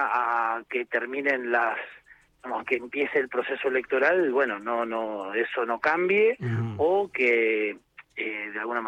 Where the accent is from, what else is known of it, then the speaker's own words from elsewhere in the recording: Rosario, Santa Fe, Argentina; Yo soy de Rosario